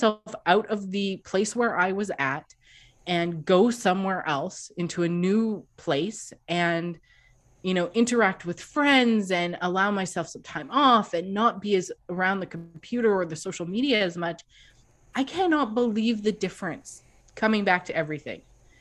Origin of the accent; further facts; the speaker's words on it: Canada; Hey, I'm a Canadian. We talk about mosaics all the time.